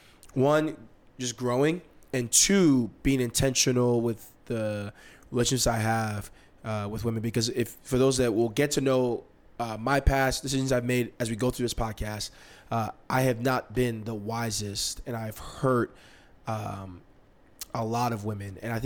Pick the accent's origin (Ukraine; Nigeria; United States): Nigeria; I'm Nigerian. In my culture, she'll already be married, having kids. And I'm the oldest of their children.